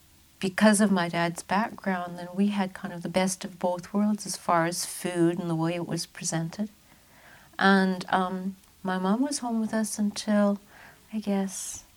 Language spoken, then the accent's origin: English; Vancouver, British Columbia, Canada; also born or lived in New Westminster; No, I was born in New West. Mm-hmm. So I think we lived in New West till I was 2 years old. And then we moved to Vancouver to an apartment on Robson Street, 1048 Robson Street.